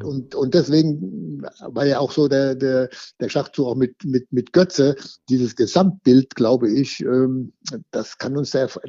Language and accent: German; Dossenheim, Baden-Württemberg, Germany; der kommt ja aus meinem Heimatort, also ist Dossenheim